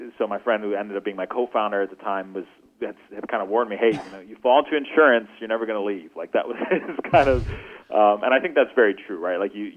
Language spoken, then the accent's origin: English; Goa, India; English is a second language; now in Canada; I'm from Goa in India, which is a very small Portuguese colony on the west coast of India. Culture is very similar to Portugal, dialects, food.